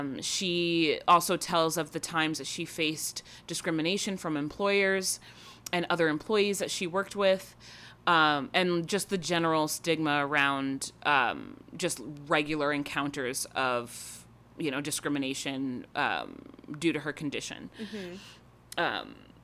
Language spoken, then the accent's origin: English; New York, United States; I've never heard of him. And I'm from New York.